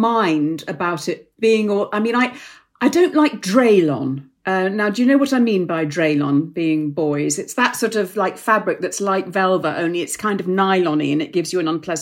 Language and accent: English; Hoylake, North West England, United Kingdom; I am from Hoylake, yeah.